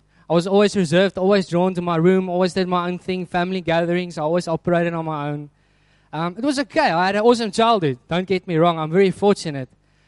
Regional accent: Malmesbury, Western Cape, South Africa; now in Hermanus, South Africa; We're from Malmesbury, by the way. That's a beautiful place.

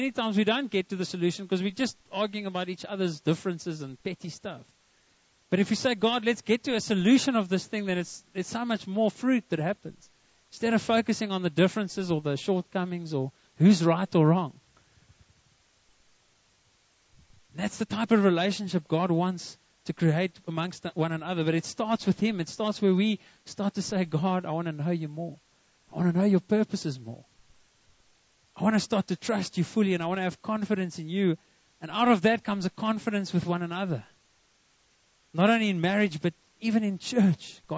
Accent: Free State, South Africa; We come from the Eastern Free State and we don't want to go to Bloemfontein.

